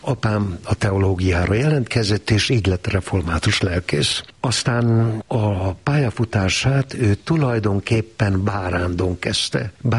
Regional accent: Kunmadaras, Jász-Nagykun-Szolnok, Hungary; Én Kunmadarason nőttem fel, nyakas kunok lakják, csak úgy, mint Kunhegyesen, és onnan kerültem a karcagi gimnáziumba

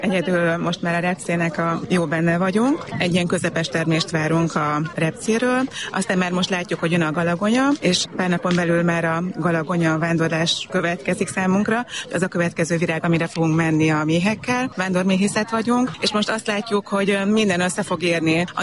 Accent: Gyöngyössolymos, Heves, Hungary; Gyöngyös Solymosról vagyunk.

